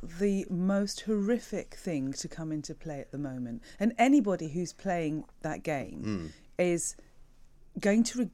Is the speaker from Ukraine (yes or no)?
no; United Kingdom; being a British person, living in Great Britain.